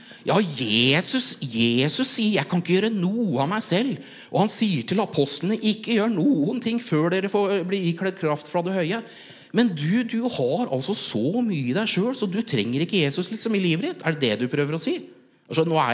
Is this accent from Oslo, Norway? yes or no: no; Jessheim, Akershus, Norway; jeg har vokst opp I Jessheim, ikke sant?